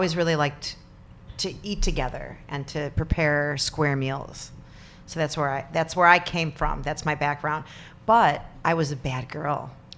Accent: Highland Park, United States; Yeah, I'm from Highland Park.

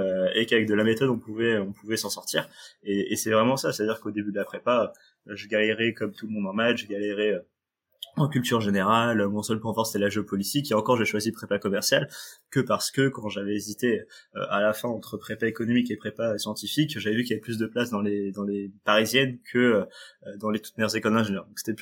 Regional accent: Trappes, Île-de-France, France; born there; je suis né à Trappes, de parents qui n'ont... Enfin, mon père a raté son CAP, ma mère ne lit pas le français

